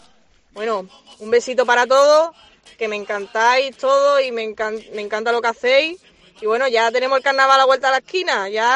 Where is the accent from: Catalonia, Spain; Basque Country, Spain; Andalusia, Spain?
Andalusia, Spain; Cádiz; now in Madrid, Spain; actualmente estoy aquí en Madrid viviendo por motivos de estudio. Y bueno, echo mucho de menos mi tierra. Llevo cualquier sitio que vaya, llevo a Cádiz por bandera siempre.